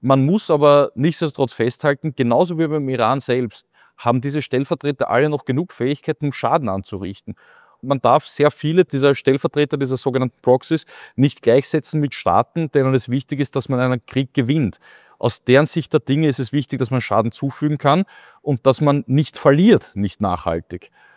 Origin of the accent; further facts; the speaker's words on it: Austria; Das ist so wie bei uns in Österreich von der Konzeption her.